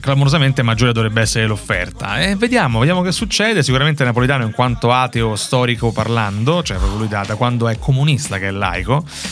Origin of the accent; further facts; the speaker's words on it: Rome, Lazio, Italy; Poi, in quanto romano, sono molto legato alla storia di questa città